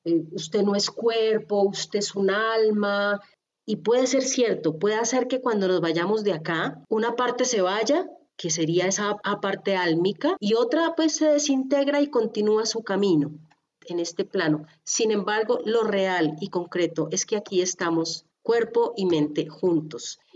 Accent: Bogotá, Colombia; yo nací en Bogotá, soy de cultura bogotana, pero rastreando en mis ancestros, yo tengo ancestros chamanes muiscas.

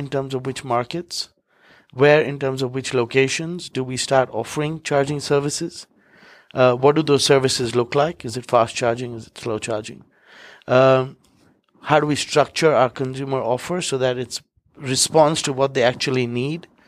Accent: India; moved away as an adult; now in Europe; So I'm Indian by origin. I was born and brought up in India, a family of entrepreneurs. I have lived and worked in Europe since 2001, actually.

